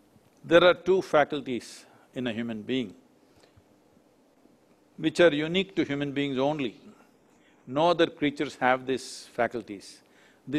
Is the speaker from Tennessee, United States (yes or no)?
yes; Tennessee, United States; Because we come from Tennessee, we are in Tennessee, that's why I'm telling you.